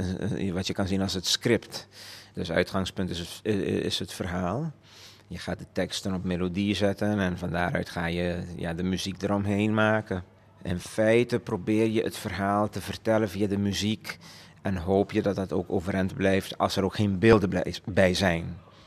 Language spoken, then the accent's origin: Dutch; Curaçao; En ik kom uit Curaçao en ik ben opgegroeid met Curaçaose muziek.